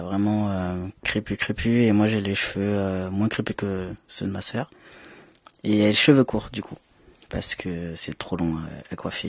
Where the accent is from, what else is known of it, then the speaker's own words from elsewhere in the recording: Réunion; also born or lived in Madagascar / Guadeloupe; je suis né à Madagascar. J'ai jamais habité là-bas, mais du coup je suis né et après j'ai toujours habité dans les îles, donc Réunion et Guadeloupe. Du coup j'ai la peau noire, enfin pas on va dire marron clair